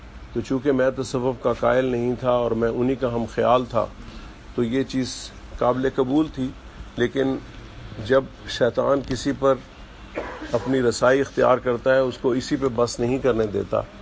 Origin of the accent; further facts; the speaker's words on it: Multan, Punjab, Pakistan; moved away as an adult; میرا تعلق ملتان سے ہے, وہیں کی میری پیدائش ہے اور وہیں عرصہ دراز تک میری رہائش رہی.